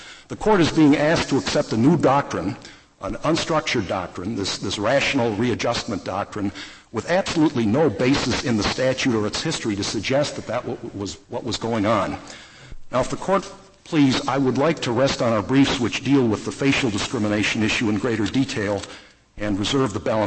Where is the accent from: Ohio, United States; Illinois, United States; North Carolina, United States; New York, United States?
Illinois, United States; The range is from $36 up to $2,200 in my home state of Illinois.